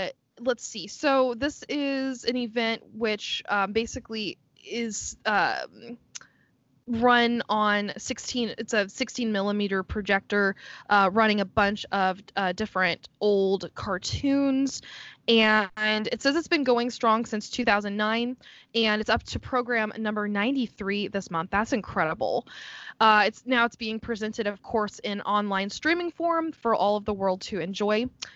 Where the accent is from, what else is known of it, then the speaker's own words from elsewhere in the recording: Missouri, United States; but there's this place in my hometown that I'm always going off in these like Missouri-isms, but we had this place where there actually is a bumper boat.